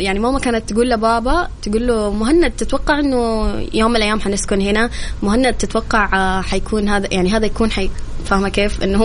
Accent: Saudi Arabia; أني أشتري بيت هنا في السعودية، لأنه أنا تربيت هنا في السعودية

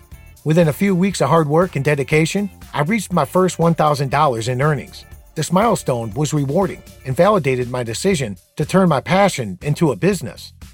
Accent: Oakland, California, United States; from Oakland, California.

